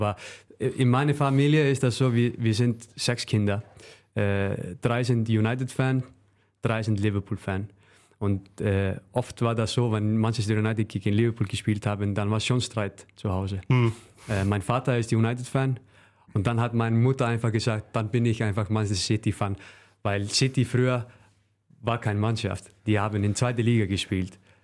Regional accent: Northeastern Region, Iceland; now in Germany; dann fahren wir hoch zu meiner Heimat, Nordisland.

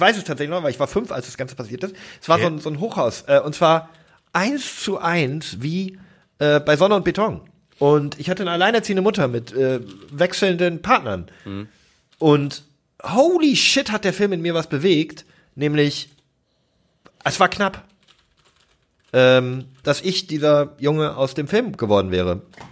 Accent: Berlin, Germany; Ich komme aus Spandau.

